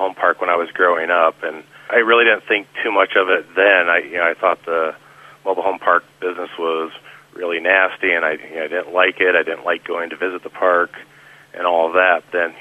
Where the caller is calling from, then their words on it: Cedar Ridge, Colorado, United States; I'm in Cedar Ridge, Colorado. It's on the western slope of Colorado.